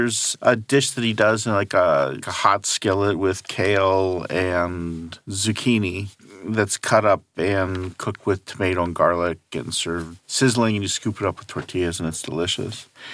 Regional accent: Los Angeles, California, United States; We can't help ourselves. We're from Los Angeles.

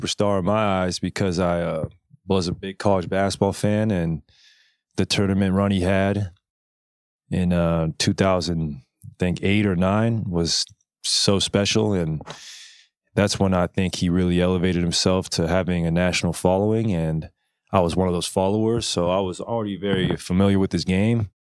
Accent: Portland, Oregon, United States; also born or lived in Southern California; But growing up in Portland, Blazers were everything. Rose Garden was everything.

